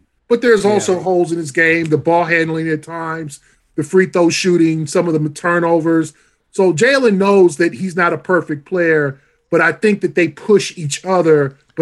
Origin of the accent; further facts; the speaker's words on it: Los Angeles, California, United States; now in Boston, United States; I'm from Los Angeles. Marcus, I'm born and raised in Los Angeles. I grew up a Lakers fan. I grew up 5 minutes from the Forum. So I came to Boston like, okay, what's up?